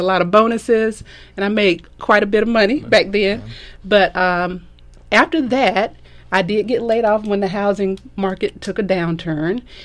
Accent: Macon, Georgia, United States; I grew up in Macon, Georgia, which is about 55 miles south of Griffin. And I was educated in the Bibb County school system.

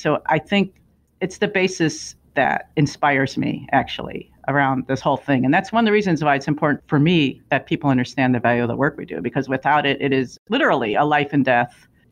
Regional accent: Chicago, Illinois, United States; I grew up in the Chicago area. I never left the country before in my entire life.

